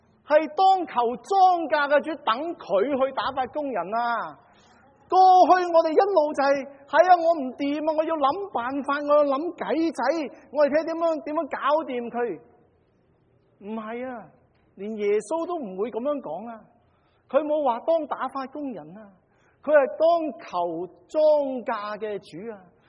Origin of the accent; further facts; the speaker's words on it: Guangdong, China; 我哋廣東人都咁講啦